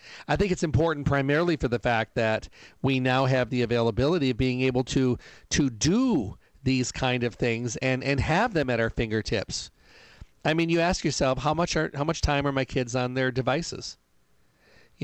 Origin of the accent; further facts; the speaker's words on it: Midwest, United States; we were raised in the Midwest with gardens and greens